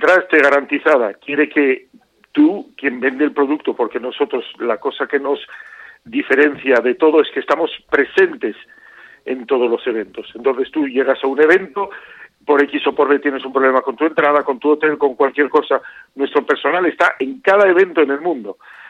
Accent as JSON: {"language": "Spanish", "region": "Asturias", "country": "Spain", "said": "Nosotros hemos tenido la suerte de empezar aquí, ya que somos asturianos"}